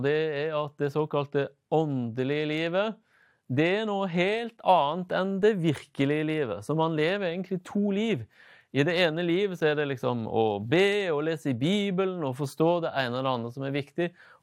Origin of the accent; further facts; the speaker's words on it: Stavanger, Rogaland, Norway; born there; Jeg er født i Stavanger